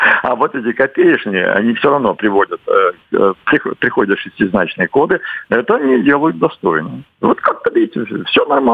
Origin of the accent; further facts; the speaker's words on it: Kostroma, Kostroma Oblast, Russia; я вот из Верхней Волги, Кострома. Чай корова-то пила, брюхо-то холодное. Вот так у нас говорят